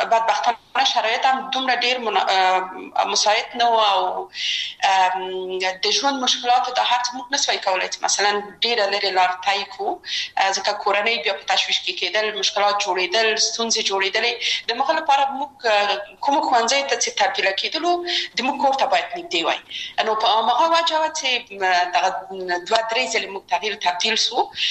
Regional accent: Kabul, Afghanistan; زه اصلا د میدان وردګو ولایت یم او په کابل کې بیا زیږیدلی یم په کابل کې زیږیدلی یم په کابل کې لوی اسوم په کابل کې می درسونه وویل او ټول کارونه فعالیتونه می په کابل کې و

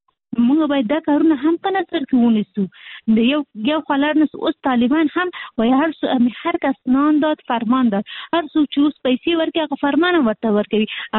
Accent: Kabul, Afghanistan; مونږ اصلي د کابل یو

